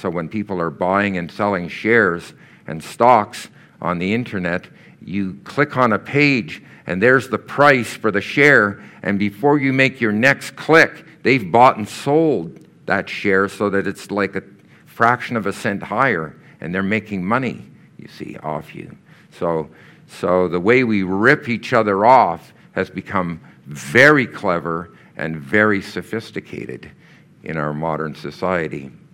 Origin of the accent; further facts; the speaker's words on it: Quebec, Canada; So I grew up in Canada during the Cold War. Some of you haven't got a clue what that's like. Our house in Quebec had a fallout shelter in it.